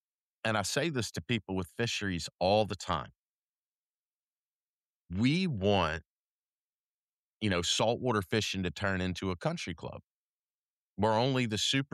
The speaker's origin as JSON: {"language": "English", "region": "the South", "country": "United States", "tie": "born or raised there", "said": "I grew up in the South and we just were like, why is that guy wearing satin shorts?"}